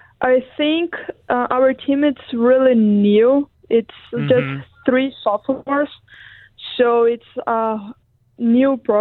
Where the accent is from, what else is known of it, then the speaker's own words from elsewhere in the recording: Brazil; English is a second language; now in United States; because I'm from Brazil, so I'm away from my family